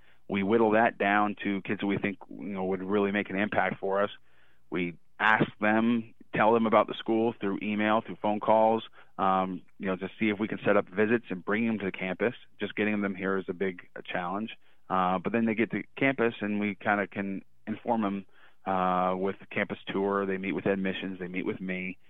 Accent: California, United States; now in New Jersey, United States; I grew up in California, and all you know about New Jersey when you live on the West Coast is it's like toxic waste dump, basically.

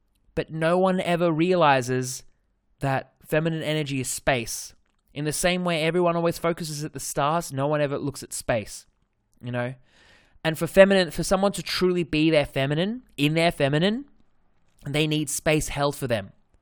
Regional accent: Australia; accent: Australian; With my bloody Australian accent.

